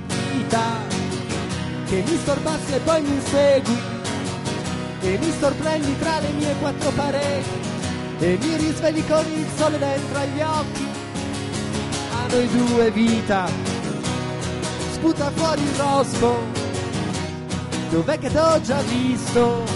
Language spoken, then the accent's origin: Italian; Turin, Piedmont, Italy; Io vengo da Torino, per cui ho la grossa sfiga che il mare lì non c'è, per cui per noi piemontesi il mare significa andare in Liguria.